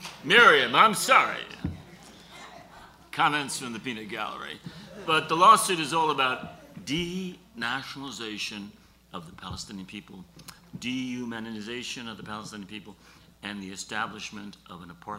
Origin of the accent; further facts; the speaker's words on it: Ireland; I don't know, I'm Irish, so.